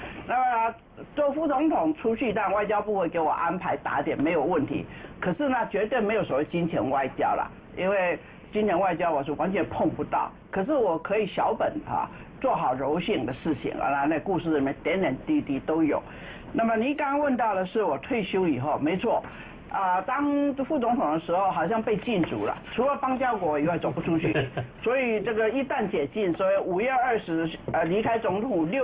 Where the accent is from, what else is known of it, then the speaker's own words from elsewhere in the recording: Taiwan; 原来作为台湾人也有受尊重受欢迎的，